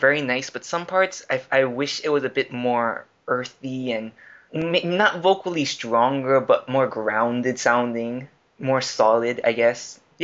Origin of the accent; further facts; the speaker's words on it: United States; Much better than I can even sing American. And I'm American.